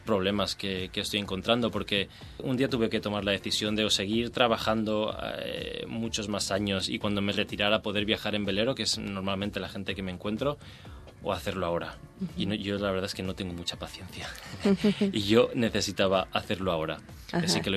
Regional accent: Spain; siendo español

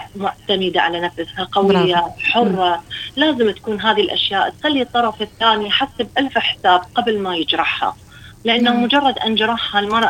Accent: Iraq; now in Australia; واحنا راح نعرض اشياءنا العراقيه وتاريخنا العراقي

